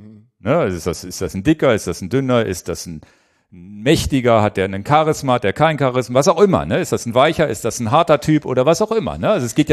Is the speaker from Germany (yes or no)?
yes; Germany; also irgendwie bin ich ja auch ein Bora-Fan. als Deutscher in Anführungsstrichen